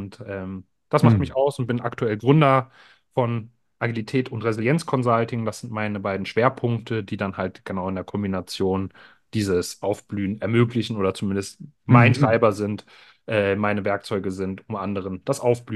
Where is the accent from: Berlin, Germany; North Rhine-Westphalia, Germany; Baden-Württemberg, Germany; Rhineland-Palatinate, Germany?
Berlin, Germany; komme gebürtig aus Berlin-Kreuzberg, bin dann recht schnell in Neukölln aufgewachsen